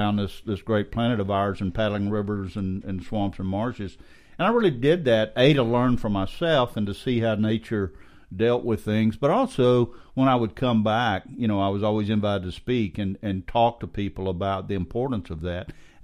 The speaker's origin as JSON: {"language": "English", "region": "Louisiana", "country": "United States", "tie": "born or raised there", "said": "And of course, I grew up in South Louisiana in the swamp. I grew up"}